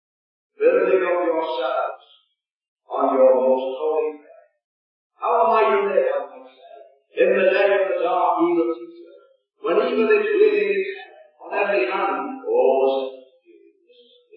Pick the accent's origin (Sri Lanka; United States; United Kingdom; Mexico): United Kingdom; Liverpool, North West England; We had brethren in my hometown of Liverpool years ago who used to tell us this.